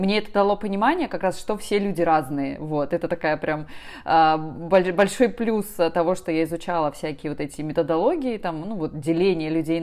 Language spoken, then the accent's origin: Russian; Tomsk, Tomsk Oblast, Russia; also born or lived in Irkutsk; Я родилась в Сибири, в городе Томске, примерно 35 лет назад. Там я выросла, там я училась, в том числе в университете. И затем, в 2009 году, я, можно сказать, случайно оказалась в Иркутске и прожила там почти 10 лет.